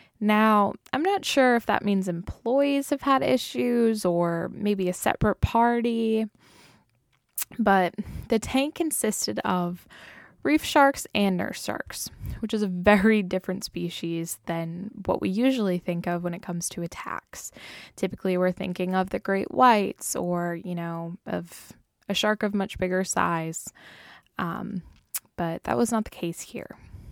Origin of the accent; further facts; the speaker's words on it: Massachusetts, United States; I'm from Massachusetts, so we have Cape Cod right there with a bunch of great white sharks and things like that.